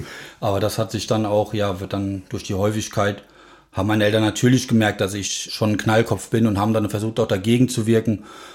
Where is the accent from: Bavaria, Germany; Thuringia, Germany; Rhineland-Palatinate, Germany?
Rhineland-Palatinate, Germany; in dem ganzen Gebiet, wo ich halt groß geworden bin im Hunsrück